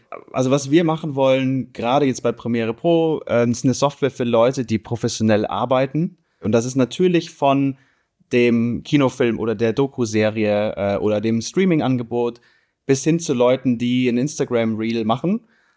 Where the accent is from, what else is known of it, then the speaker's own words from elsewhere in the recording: Munich, Bavaria, Germany; bin aus München